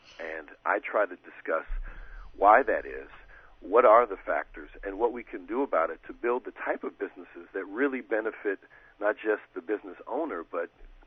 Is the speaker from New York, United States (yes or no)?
no; Chicago, Illinois, United States; So when people find out that I'm from Chicago, for instance, a lot of people joke and say, hey, do you know President Obama?